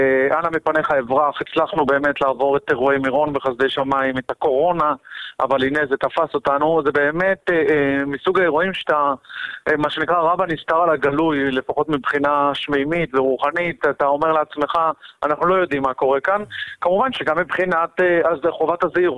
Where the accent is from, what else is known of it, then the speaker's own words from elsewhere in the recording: Jerusalem, Jerusalem District, Israel; אני יכול לומר לך כירושלמי